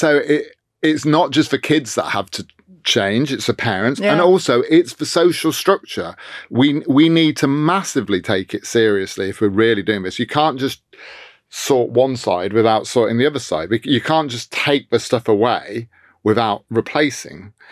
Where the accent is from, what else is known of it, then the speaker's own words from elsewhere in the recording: Newark-on-Trent, East Midlands, United Kingdom; my hometown has finally got a Waterstones. I think we were like the 600th Waterstones or something, like within the last year. It never had a bookshop when I was growing up, Newark-on-Trent in Nottinghamshire.